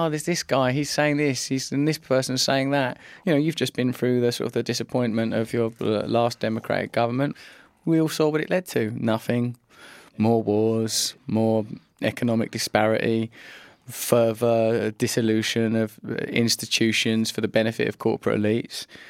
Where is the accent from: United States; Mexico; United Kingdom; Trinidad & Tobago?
United Kingdom; England; born there; I am English. I am born in England.